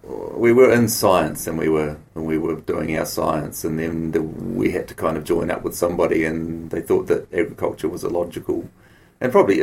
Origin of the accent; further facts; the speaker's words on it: Christchurch, Canterbury, New Zealand; also born or lived in Nelson / Wellington; I grew up in Christchurch. I was born in Nelson. Then when I was just a baby, my parents moved to Christchurch and I grew up there, went to school there until I was about 15. We moved to Wellington and so finished off schooling in Wellington.